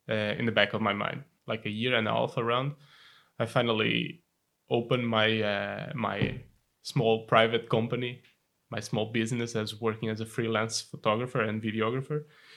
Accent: Portugal; English is a second language; moved away as an adult; now in Belgium; So yeah, I come from Portugal. I'm 30 years old. But the reason that brought me like to Belgium was like purely accidentally, just as an engineer, road designer.

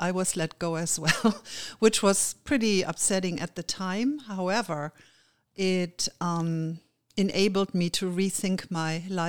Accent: Germany; I was born and raised in Germany

